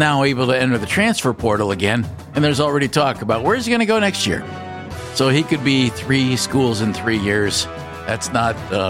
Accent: New England, United States; It's good to be here at Louisiana State University. I'm from New England.

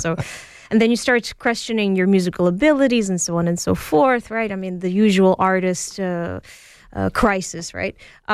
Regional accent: Toronto, Ontario, Canada; born there; And even though I was born in Toronto, Russian music and Ukrainian music and Ukrainian language, Russian language were always a part of my life growing up.

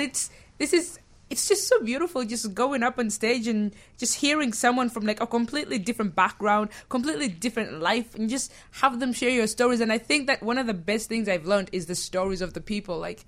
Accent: Uganda; now in Chicago, United States

